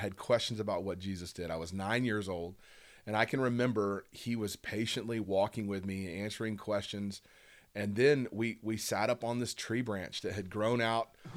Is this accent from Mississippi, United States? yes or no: no; Huntsville, Alabama, United States; I grew up in Huntsville, Alabama. I grew up at Whitesburg Baptist Church.